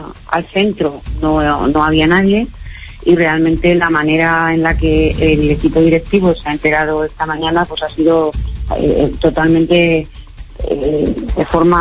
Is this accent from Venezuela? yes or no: yes; Venezuela; la capacidad de decirnos como venezolanos, tú cabes en este país, pero yo también.